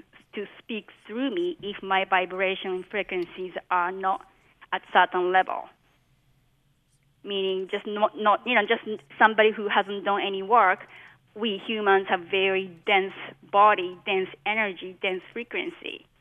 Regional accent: Tokyo, Japan; Well, I was raised in Tokyo, Japan, where religion is kind of very confused there.

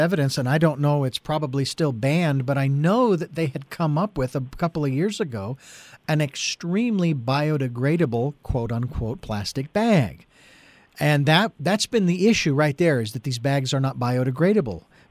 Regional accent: Phoenix, Arizona, United States; moved away as an adult; However, I cannot say the same thing about my hometown of Phoenix, Arizona. It isn't even close.

